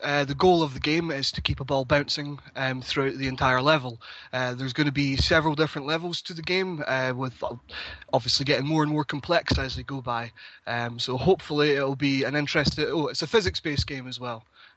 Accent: Scotland, United Kingdom; from Fife.

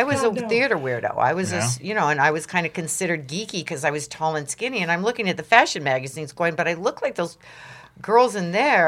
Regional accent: Indiana, United States; And I go, I'm from Indiana.

